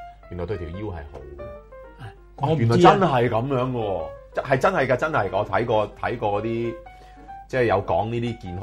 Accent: Hong Kong; 我哋譬如我香港人咁计啦

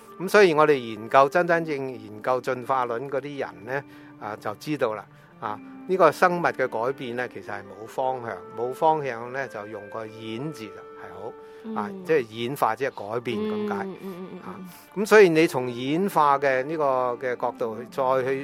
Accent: China; 我哋中国人咧又唔黑又唔白

